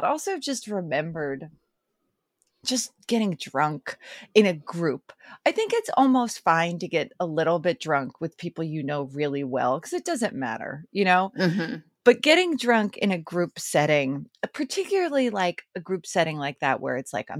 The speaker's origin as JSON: {"language": "English", "town": "Philadelphia", "region": "Pennsylvania", "country": "United States", "accent": "Philly", "said": "I know that I actively practiced my Philly accent away. I was just, mm-hmm. I was like, there is no place for these vowels in my new life, you know?"}